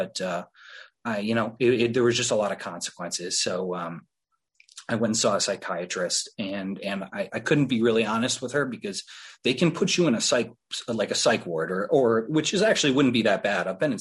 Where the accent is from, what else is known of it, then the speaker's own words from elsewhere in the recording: Wisconsin, United States; I come from Wisconsin. If you've never been to Wisconsin, it's sort of similar to the Shire, I guess. And people are sort of like hobbits. We like cheese quite a bit and really, really, really like beer.